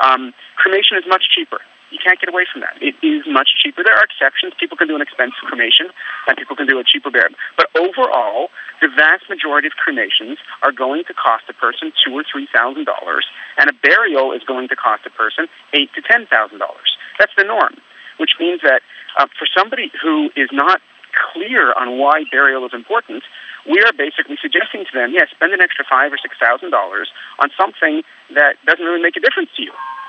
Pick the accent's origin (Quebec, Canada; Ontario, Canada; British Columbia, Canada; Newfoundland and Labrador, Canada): Quebec, Canada; Montreal; I grew up in Montreal, and Montreal is a very traditional Jewish city.